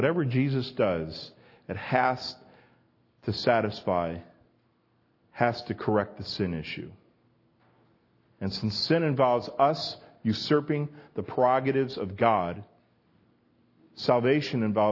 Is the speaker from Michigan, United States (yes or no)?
no; New York, United States; you know, I grew up in New York. I grew up about an hour from here, and, you know, we have four seasons here